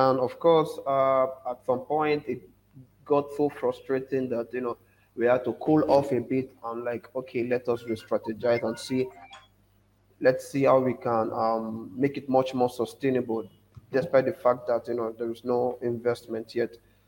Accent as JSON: {"language": "English", "country": "Nigeria", "said": "I'm from Nigeria."}